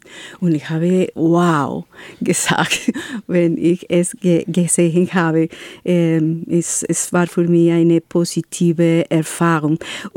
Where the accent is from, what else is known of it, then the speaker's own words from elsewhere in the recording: Medellín, Antioquia, Colombia; German is a second language; also born or lived in Bogotá; Ich komme aus Medellin, aber ich hätte in Bogotá gearbeitet und da ist so eine andere Situation.